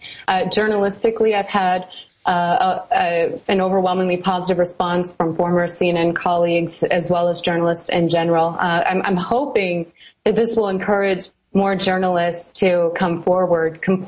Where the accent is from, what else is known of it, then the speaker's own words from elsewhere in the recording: Midwest, United States; You know, I grew up in the Midwest.